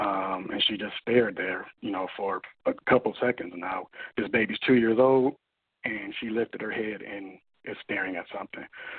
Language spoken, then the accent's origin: English; Battle Creek, Michigan, United States; born there; I was born in Battle Creek, Michigan, Serial City. The birthplace of Kellogg's and Post.